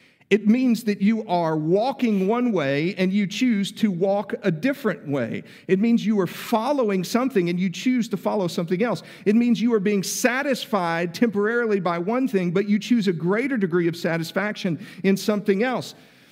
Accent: Texas, United States; I'm originally from West Texas, where we have small puddles of water that pass as lakes. So to come to Middle Tennessee with these big, beautiful, sprawling, cliff-laden lakes, it's amazing.

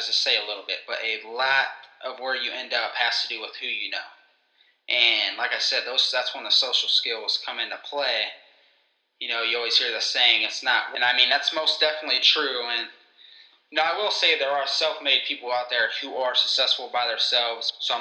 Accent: Ohio, United States; I am born and raised in Northeast Ohio. I attended Barden High School for 4 years, where I played football there.

